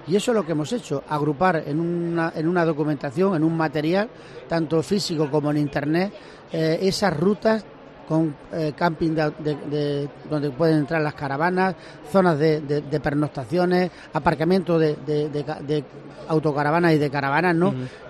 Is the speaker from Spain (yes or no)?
yes; Andalusia, Spain; la provincia de Jaén, que somos la provincia andaluza con más festejos populares